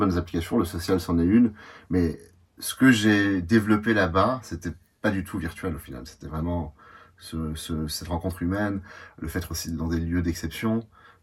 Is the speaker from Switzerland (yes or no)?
yes; Switzerland; pourquoi pas justement l'avoir chez nous en Suisse